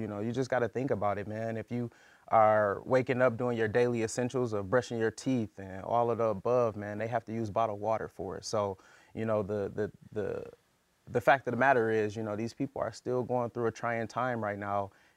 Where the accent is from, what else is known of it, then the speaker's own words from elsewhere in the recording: Flint, Michigan, United States; growing up in Flint, I played varsity football all 4 years